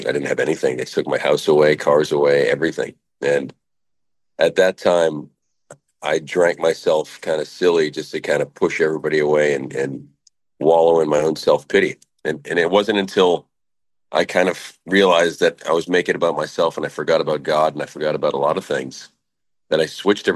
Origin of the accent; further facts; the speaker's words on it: Ireland; But again, it's a good thing being Irish.